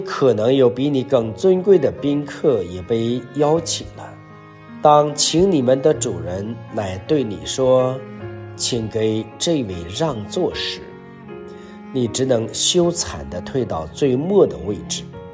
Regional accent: China; 就是我们中国人有时候很虚伪

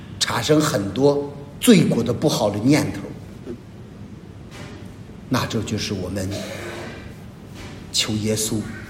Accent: China; 我们中国人叫中国文化里面有一句叫老百姓说的话叫什么

